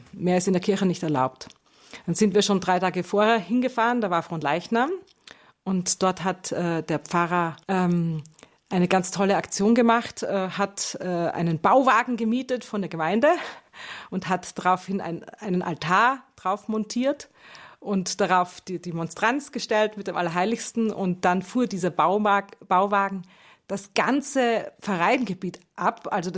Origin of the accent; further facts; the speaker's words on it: Austria; now in Germany; ich bin gelernte Deutsche. Das kam mir so der Gedanke, ich kenne mich doch in Deutschland schon bald besser aus als in meiner Heimat Österreich.